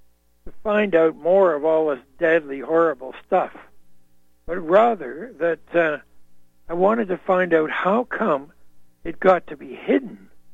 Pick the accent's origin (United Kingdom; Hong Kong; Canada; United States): Canada; as a Canadian, I stood apart from the criminals